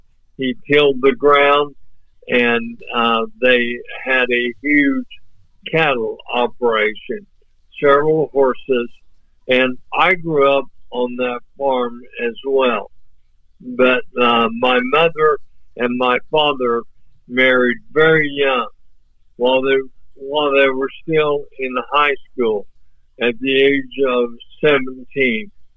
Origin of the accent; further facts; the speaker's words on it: Kiowa, Kansas, United States; I grew up in Kiowa, Kansas, and it's only 6 miles from Hazleton to Kiowa, and my parents moved there to put my sister and I in Kiowa schools. I started kindergarten there